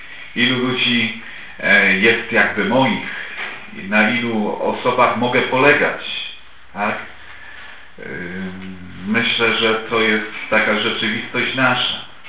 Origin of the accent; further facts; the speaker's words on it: Opole Voivodeship, Poland; pochodzę z małej wioski na Opolszczyźnie, no i co im to powie, nie?